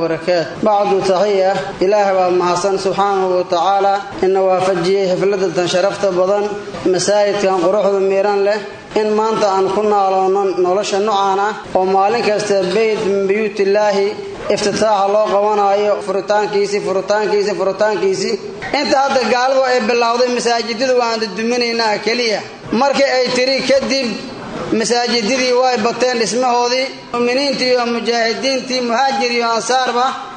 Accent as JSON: {"language": "Somali", "region": "Lower Shabelle", "country": "Somalia", "tie": "born there", "said": "waxaan ku hadlayaa afgaan qubada gobolka Shabeelada Hoose afka noqoda marka aan ku hadlayo gobolka aan ku dhalanay ee Soomaaliya geeska Afrika sida gaar ahaan Shabeelada Hoose"}